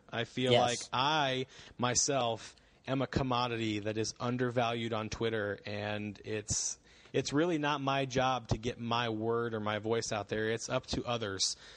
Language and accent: English; Florida, United States; also born or lived in Detroit, Michigan; I'm a Florida boy raised, but I was born in Michigan, born in Detroit, and have a lot of history in the state of Michigan.